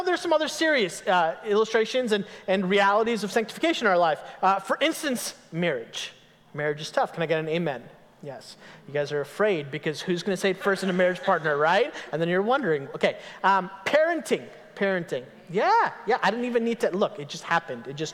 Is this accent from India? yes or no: yes; India; Y'all, I'm Indian. That's offensive.